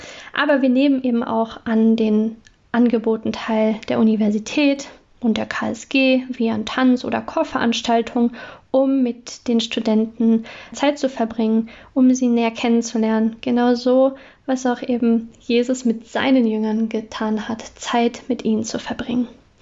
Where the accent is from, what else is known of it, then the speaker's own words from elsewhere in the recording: North Rhine-Westphalia, Germany; ich komme aus dem Ruhrgebiet und habe mich nach dem Masterstudium entschlossen